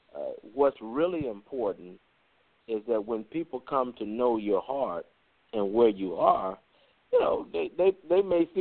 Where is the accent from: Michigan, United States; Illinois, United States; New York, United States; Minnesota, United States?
Illinois, United States; Chicago; Growing up in Chicago, I remember Fluky Stokes